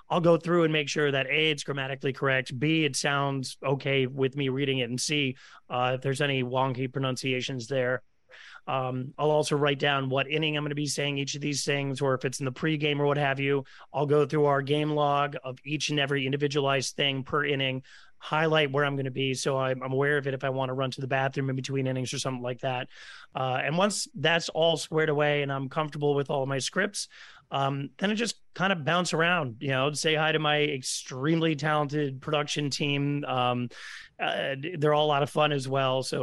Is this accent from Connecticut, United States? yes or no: yes; Stamford, Connecticut, United States; And so I became a commuter student growing up in Stamford, Connecticut.